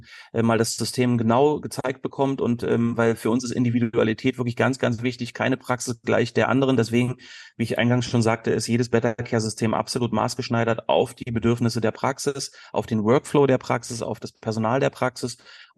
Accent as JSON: {"language": "German", "region": "Berlin", "country": "Germany", "tie": "born or raised there", "lives_now": "Spain", "said": "Ich bin ursprünglich Berliner und bin Tatsache in den 90er Jahren in der elektronischen Musikszene groß geworden"}